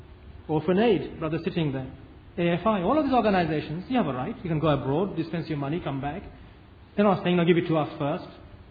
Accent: United Kingdom; this trust needs to be fulfilled in Britain for us as British Muslims.

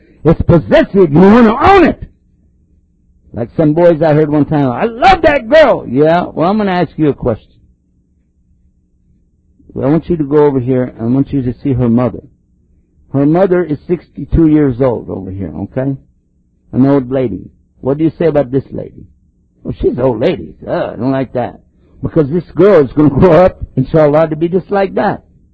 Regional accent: Texas, United States; For us, I'm from Texas.

